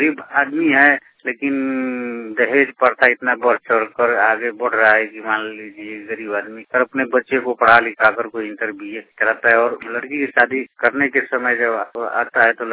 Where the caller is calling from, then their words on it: Motihari, Bihar, India; मैं एरिया कला मोतिहारी से बोल रहा हूँ।